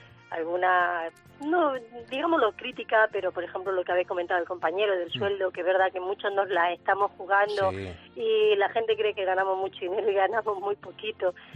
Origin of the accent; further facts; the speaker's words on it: Balearic Islands, Spain; de Mallorca.